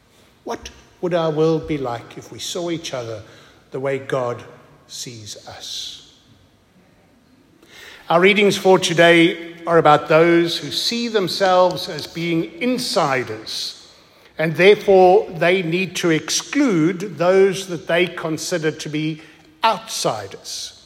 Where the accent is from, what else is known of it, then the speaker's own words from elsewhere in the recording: Australia; We are Australian, and if you don't have a visa, you cannot come to us.